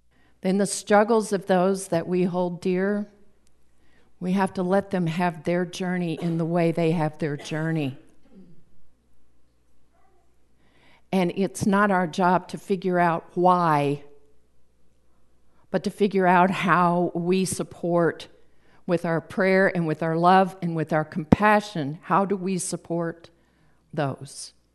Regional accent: Lubbock, Texas, United States; also born or lived in Midland; because I lived in Lubbock. When I was born in Midland, moved to Lubbock when we were a baby.

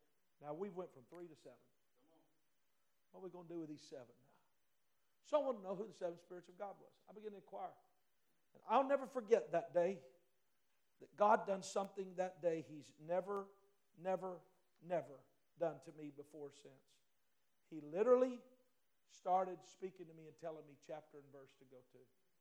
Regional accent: Arkansas, United States; now let me remind you, I'm a redneck from Arkansas

